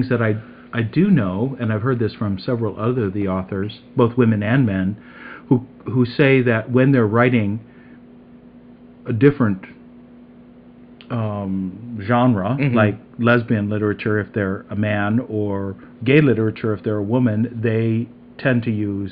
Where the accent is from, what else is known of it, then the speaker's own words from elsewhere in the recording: Chicago, Illinois, United States; I grew up in Chicago, and at the northwest suburbs, anyhow, and I thought it was a great place to grow up.